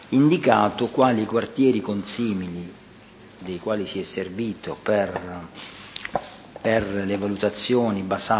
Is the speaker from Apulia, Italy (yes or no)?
yes; Taranto, Apulia, Italy; in questo caso siamo tutti di Taranto